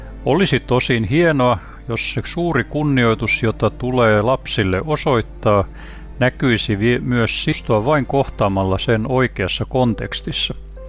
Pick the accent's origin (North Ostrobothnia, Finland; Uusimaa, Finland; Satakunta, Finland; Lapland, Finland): Satakunta, Finland; Ulvila; Olen Ulvilasta opettaja, kulttuuritoimittaja, kirjoiskriitikko ja tuore tietokirjailija